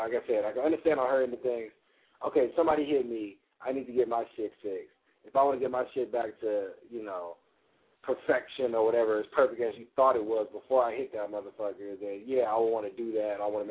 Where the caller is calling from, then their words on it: Las Vegas, Nevada, United States; Like I say, I'm calling from Vegas.